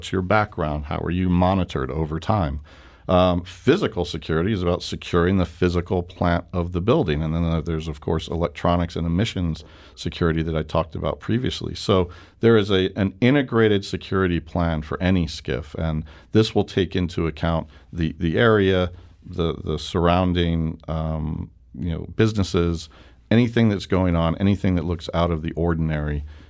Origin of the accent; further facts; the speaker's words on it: New York City, New York, United States; now in St. Louis, United States; I'm a New Yorker who's been wonderfully accepted here as a sort of honorary St. Louisan.